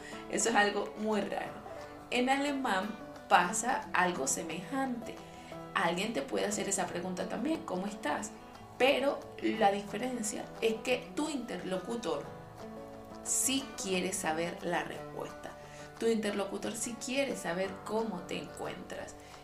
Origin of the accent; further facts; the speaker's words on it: Venezuela; yo soy venezolana y cuando en mi país yo veía a alguien